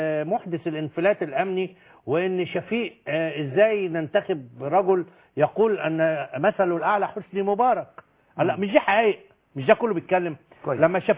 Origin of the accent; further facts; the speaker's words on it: Egypt; أنا مصري ورجل أمن وبحب مصر جدا